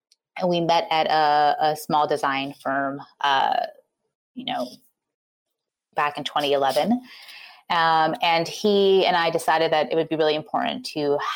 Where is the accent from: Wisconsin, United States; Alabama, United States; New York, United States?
New York, United States; now in Portland, United States; I am a New Yorker born and bred. I have recently moved out to the West Coast. I'm now in Portland, Oregon.